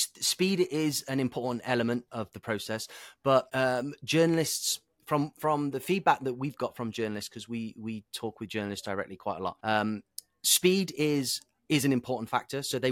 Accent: United Kingdom; now in United States; talking about as a Brit. So obviously the New York Times is a US publication, but I knew that they'd probably prefer to link to a US source. So I talked about being from across the pond and having like a different perspective.

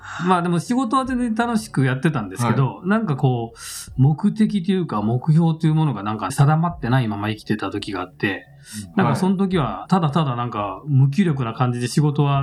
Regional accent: Kobe, Hyogo, Japan; 思いっきり私神戸出身なので

